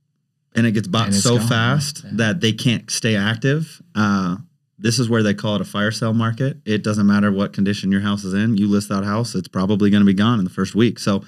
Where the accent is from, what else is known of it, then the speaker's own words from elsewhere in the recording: Washington, United States; Born and raised in Washington State.